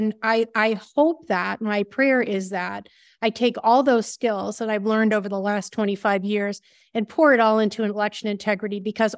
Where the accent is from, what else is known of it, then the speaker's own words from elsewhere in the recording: Massachusetts, United States; I grew up in Massachusetts. They made me leave when they found out I was a conservative, but I kind of cut my teeth when I was a kid.